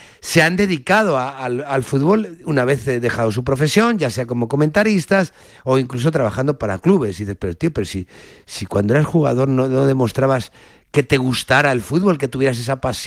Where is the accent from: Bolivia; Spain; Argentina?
Spain; Osa de Montiel, Castilla-La Mancha; No, eran de mi pueblo, eran unos amigos de Osa de Montiel.